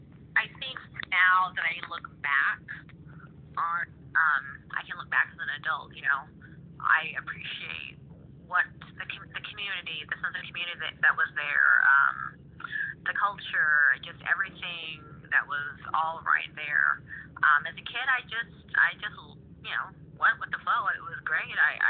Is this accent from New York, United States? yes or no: no; Laie, Hawaii, United States; I grew up in a little cul-de-sac there across from the temple.